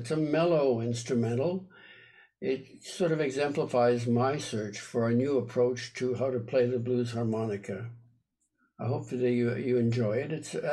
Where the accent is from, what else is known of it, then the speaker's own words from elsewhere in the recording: Winnipeg, Manitoba, Canada; moved away; I grew up in Winnipeg, but I moved to Montreal, where I played the blues primarily